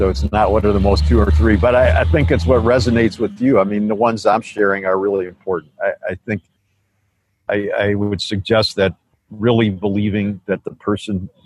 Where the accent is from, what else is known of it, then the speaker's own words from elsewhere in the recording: Chicago, Illinois, United States; I mean, I grew up in Chicago, man.